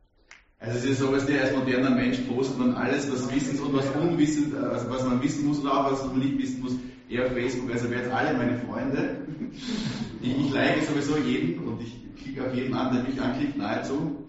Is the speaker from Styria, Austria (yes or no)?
yes; Styria, Austria; Ich bin aus der Oststeiermark. Also aus Volkow, wenn das genau wissen will, wo der Zwieback herkommt.